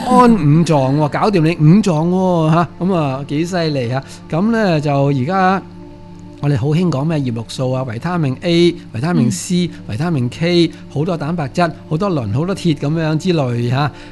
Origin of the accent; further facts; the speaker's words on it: China; 我哋中国人我谂食咗四千年噶啦